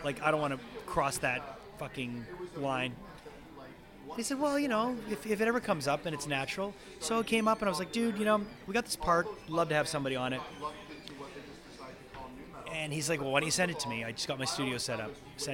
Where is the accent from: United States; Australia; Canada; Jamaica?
Canada; Montreal, Quebec; I'm from Montreal